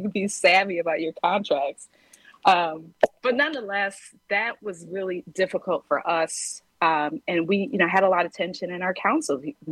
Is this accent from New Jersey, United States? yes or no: no; Milwaukee, Wisconsin, United States; also born or lived in Washington, D.C.; moving back to my hometown, Nineveh, if you will, and dealing with all of the dynamics of Milwaukee, right?